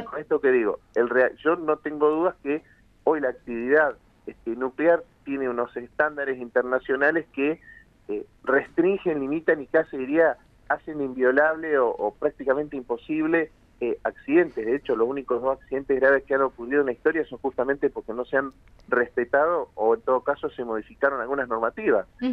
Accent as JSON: {"language": "Spanish", "town": "Las Grutas", "region": "Río Negro", "country": "Argentina", "said": "somos una región donde vivimos fundamentalmente del turismo. Yo soy de San Antonio Este, Las Grutas, y obviamente somos el epicentro de la actividad turística de todo el litoral atlántico rionegrino"}